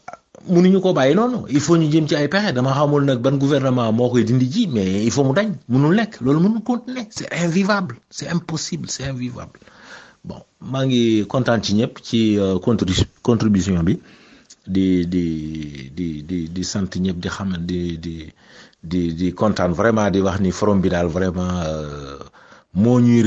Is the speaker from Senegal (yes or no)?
yes; Senegal; Vraiment on n'est plus en sécurité chez nous au Sénégal